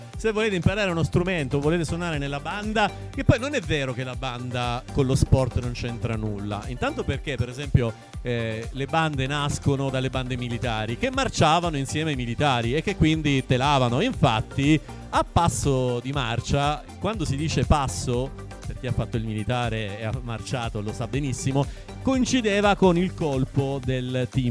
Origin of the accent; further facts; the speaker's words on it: Sicily, Italy; Nel mio paese originale, in Sicilia, dove si sa che ci sono le grandi processioni